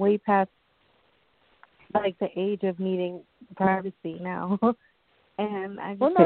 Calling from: New York, United States; From New York, Long Island.

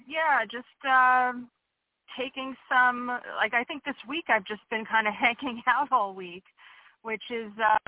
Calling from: Pennsylvania, United States; from Pennsylvania.

